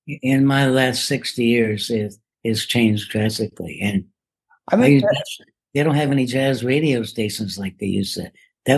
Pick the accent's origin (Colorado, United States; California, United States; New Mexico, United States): California, United States; San Francisco; And but actually, I grew up in San Francisco, and I moved to Marin County.